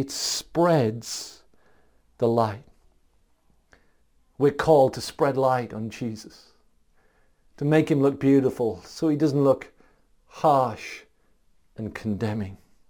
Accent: North East England, United Kingdom; I was brought up in County Durham, northeast of England.

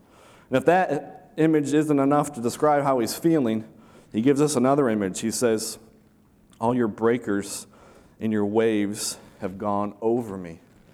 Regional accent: United States; I grew up near Niagara Falls, about 20 minutes east of the falls. It was close enough that once in a while my friends would ride our bikes there and come back.

